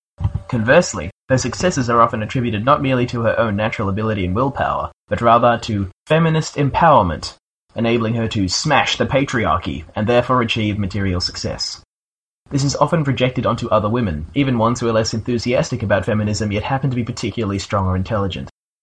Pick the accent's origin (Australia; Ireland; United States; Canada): Australia; I'm from Australia. I am white, male, and proud of it.